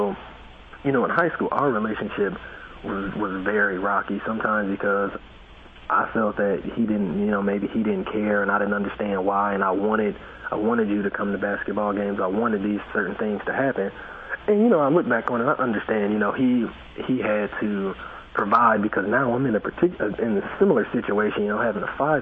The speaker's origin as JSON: {"language": "English", "town": "Flint", "region": "Michigan", "country": "United States", "tie": "born or raised there", "said": "But, you know, they came from even worse situations growing up in Mississippi and Arkansas than we did. So when you consider the two places, Flint wasn't so bad."}